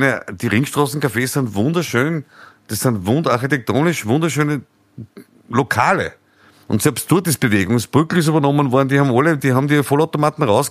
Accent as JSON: {"language": "German", "region": "Upper Austria", "country": "Austria", "said": "ich komme aus dem Mühlviertel, das hört man vielleicht am Idiom, ja."}